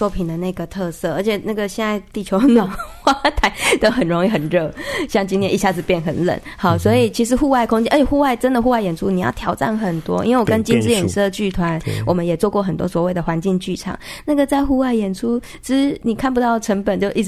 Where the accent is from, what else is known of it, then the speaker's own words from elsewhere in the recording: Tainan, Taiwan; 那对，的确对我的家乡台南来说